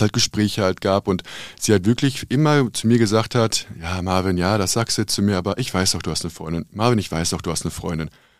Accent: Castrop-Rauxel, North Rhine-Westphalia, Germany; also komplett eigentlich groß geworden in Kastrop, bin auch immer hier gewesen in Kastrop.

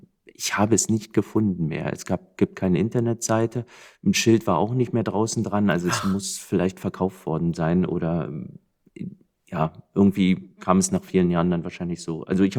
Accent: Berlin, Germany; ich als absoluter No-Name aus Berlin, keinerlei Vorahnung

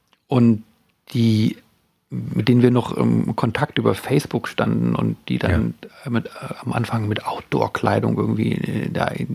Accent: Worpswede, Lower Saxony, Germany; ich bin ja in Worpswede groß geworden, also in einem mit sehr viel umgebenen Pazifisten.

